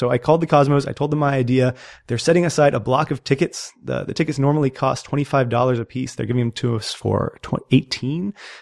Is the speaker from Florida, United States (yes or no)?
yes; Tampa, Florida, United States; I grew up in Tampa.